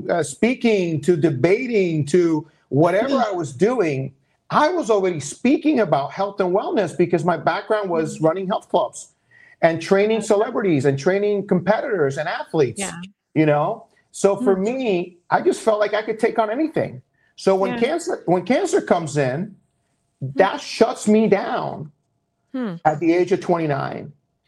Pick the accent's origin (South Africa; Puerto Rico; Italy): Puerto Rico; I'm from Puerto Rico, most people know. That's why we have the Caribbean connection.